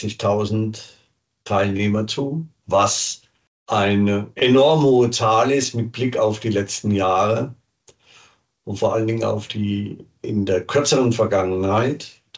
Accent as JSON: {"language": "German", "region": "Hesse", "country": "Germany", "said": "bei uns in der Nähe in Frankfurt, in meiner Heimat, in der Nähe meiner Heimat von Frankfurt"}